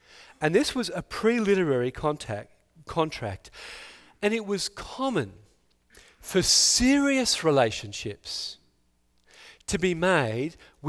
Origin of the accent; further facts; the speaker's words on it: Australia; I'm an Aussie, as you know.